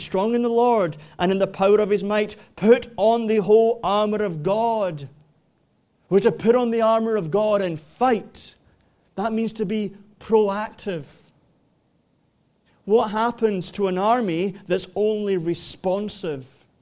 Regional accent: Scotland, United Kingdom; You come to my home country, many cities had gates and walls. You go to Dundee, you'll see a remnant of the wall. You go to Edinburgh, there were remnants of a wall. Glasgow, you see remnants of a wall.

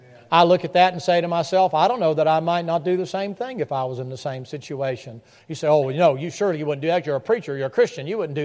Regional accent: Tennessee, United States; I grew up in the South. I grew up in the mountains in Tennessee.

